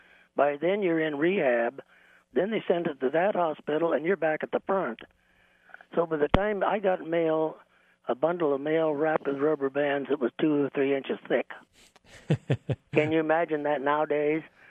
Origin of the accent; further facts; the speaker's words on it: Iowa, United States; I'm from Iowa, and I've been through winters